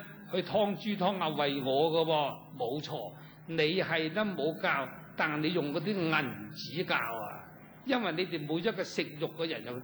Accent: Guangdong, China; 我哋廣東人最興啦。我做小朋友都聽過

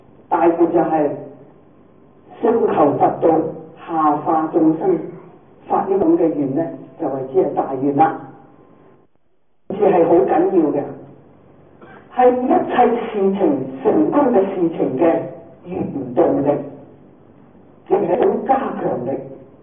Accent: China; 咁係因為呢，我哋中國人喜歡精簡

